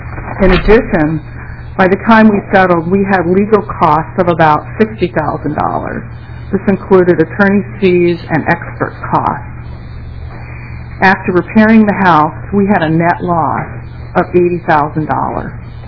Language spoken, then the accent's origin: English; Shoreview, Minnesota, United States; I'm a homeowner from Shoreview, Minnesota